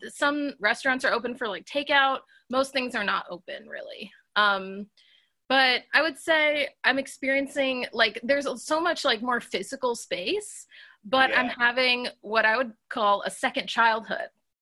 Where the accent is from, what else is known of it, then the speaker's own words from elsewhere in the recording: North Carolina, United States; So my parents live, I grew up in North Carolina.